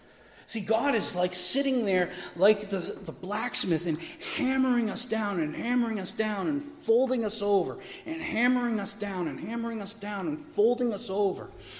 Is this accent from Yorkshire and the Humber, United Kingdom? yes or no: no; Scotland, United Kingdom; I'm a Scotsman. We have the claymore.